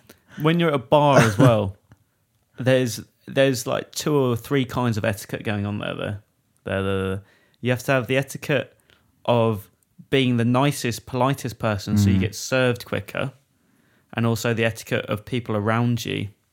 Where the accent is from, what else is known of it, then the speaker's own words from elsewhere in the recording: United Kingdom; I've never been to Spain. I'm British.